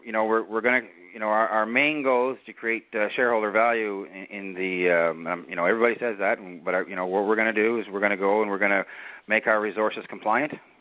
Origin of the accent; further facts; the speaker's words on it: Canada; I'm from Canada. I came back to Canada